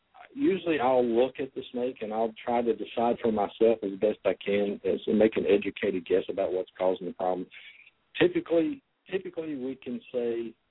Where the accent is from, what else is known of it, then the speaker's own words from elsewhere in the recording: Ohio, United States; also born or lived in Kentucky; I grew up in Ohio and some in Kentucky, but most of my teenage years and that were in Ohio.